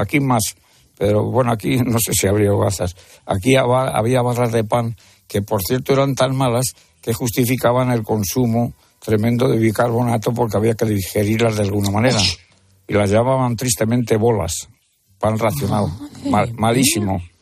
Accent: Castile and León, Spain; Es que soy de Castilla la Vieja.

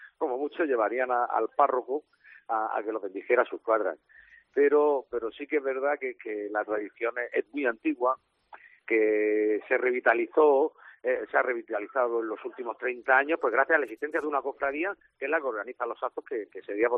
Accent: Sangonera, Region of Murcia, Spain; born there; yo que nací en Sangonera

